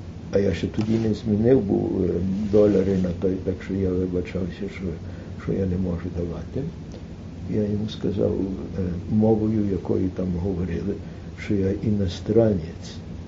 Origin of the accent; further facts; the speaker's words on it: Canada; тому що я з Канади, то там були інші люди з Канади